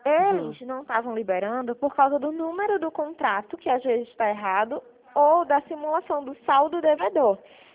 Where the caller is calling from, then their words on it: Recife, Pernambuco, Brazil; De Recife.